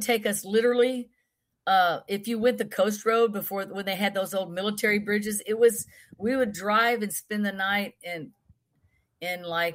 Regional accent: Texas, United States; also born or lived in Costa Rica; I love Texas. I was born here. I'm in my hometown. It is a place where I grew up on a ranch, like I live in, you know, so I had those experiences in small town Texas.

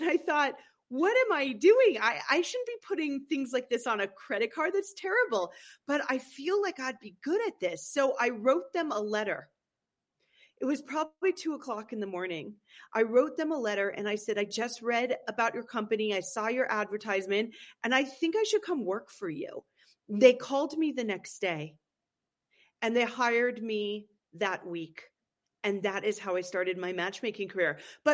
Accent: San Francisco, California, United States; moved away as an adult; also born or lived in Los Angeles / East Coast; now in Colorado, United States; I moved to Colorado 2 years ago. I was born and raised in California. I did my schooling mostly on the East Coast. So I kind of have roots in California. I was from San Francisco

